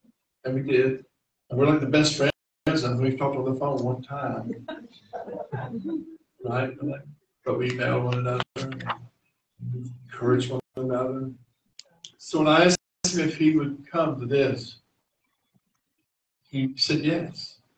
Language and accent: English; Florida, United States; I'm from Florida, man. I don't know people from Quebec.